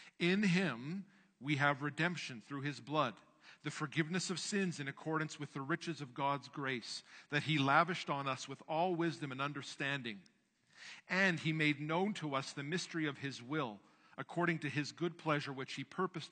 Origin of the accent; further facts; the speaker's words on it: Canada; I'm a Canadian, I'm a pastor